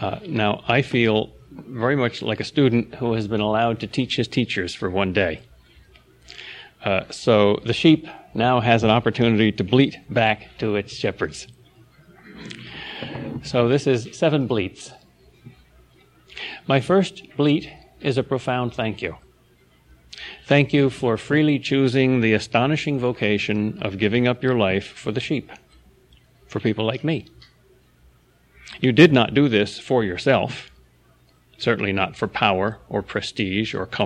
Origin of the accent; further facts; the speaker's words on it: New York, United States; it's because I was born and brought up near New York City, which has such a short attention span